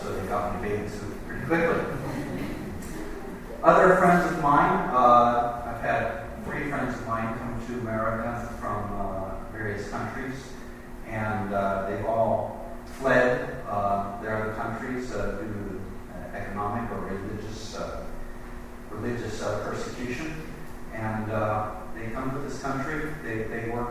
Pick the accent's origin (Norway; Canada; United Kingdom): Norway; now in United States; My family came here in the 60s, and we came came from Norway, which was a little bit poor at the time.